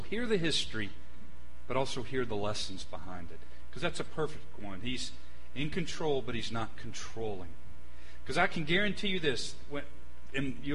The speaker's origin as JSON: {"language": "English", "town": "Atlanta", "region": "Georgia", "country": "United States", "tie": "born or raised there", "said": "I was raised up in Atlanta. I love big cities. I wanted to stay in Atlanta."}